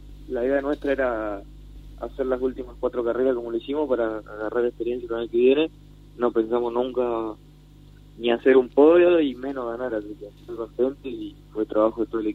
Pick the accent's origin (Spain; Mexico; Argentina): Argentina; Resistencia, Chaco; De Resistencia.